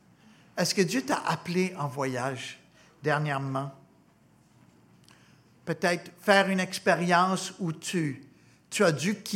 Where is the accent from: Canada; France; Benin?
Canada; Gatineau, Quebec; now in Montreal, Canada; moi, j'ai grandi à Gatineau, dans le même quartier, en fait, que mon ami Vincent, ici.